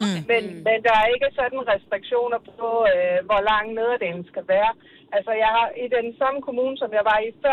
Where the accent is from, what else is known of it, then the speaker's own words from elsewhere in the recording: Ullerslev, Region of Southern Denmark, Denmark; Jeg er fra Ullerslev.